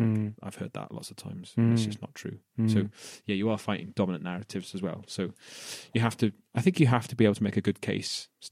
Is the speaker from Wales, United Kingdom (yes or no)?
yes; Wales, United Kingdom; coming from a place where, you know, well, you go back 100 years when it was being Welsh was being beaten out of people